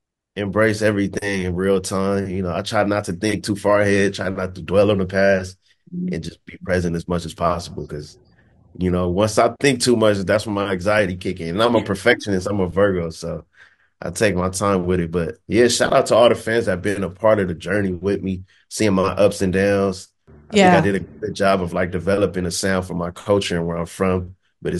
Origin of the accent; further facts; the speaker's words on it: West Coast, United States; I'm from the West Coast, so I'm always go